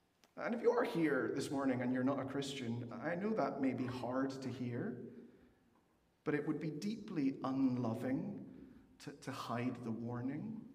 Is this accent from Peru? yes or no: yes; Peru; growing up in Peru, I spent quite a bit of time marching in military victory and remembrance parades.